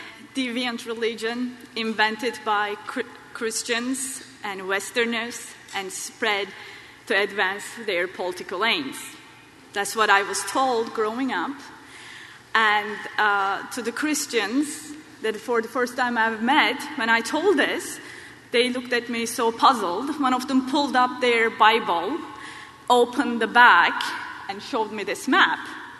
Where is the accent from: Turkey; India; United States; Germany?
Turkey; Konya; I was born in Turkey, in a small town near Iconium. And my parents were Muslim.